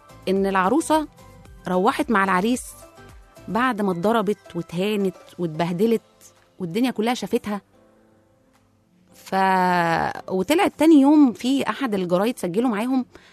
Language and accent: Arabic; Egypt; ومش احنا بس اللي شفناه كمصريين ده بلاد تانية كمان